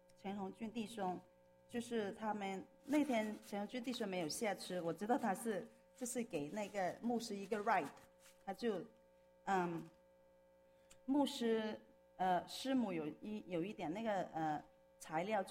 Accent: Guangdong, China; 因为我是广东人，

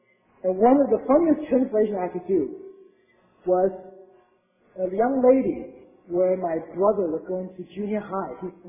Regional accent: San Jose, California, United States; I live in Silicon Valley. I actually don't come from San Diego. I came from San Jose, California.

